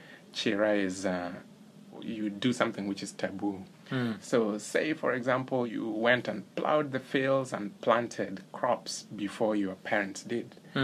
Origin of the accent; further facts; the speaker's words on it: Kenya; Interestingly, in our community, so we are from the Luo tribe. Luo is one of the five largest tribes in Kenya.